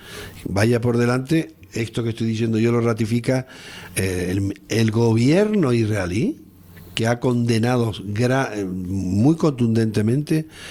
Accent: Spain; como español

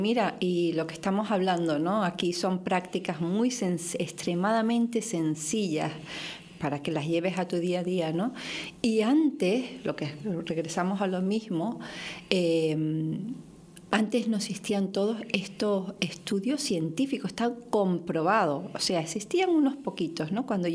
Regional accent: Miami, Florida, United States; accent: Miami; tengo un acento mayamense.

